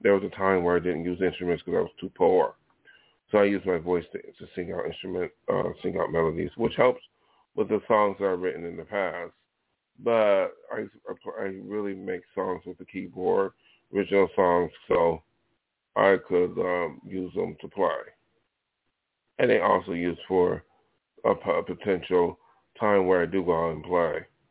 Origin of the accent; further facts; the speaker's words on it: Buffalo, New York, United States; now in Los Angeles, United States; And when I came from Buffalo, New York, to be an artist out here in Hollywood to make my dreams come true